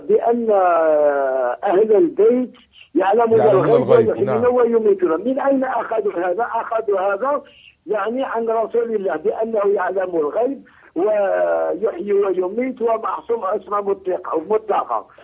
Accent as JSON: {"language": "Arabic", "country": "Algeria", "said": "من الجزائر قلت لك"}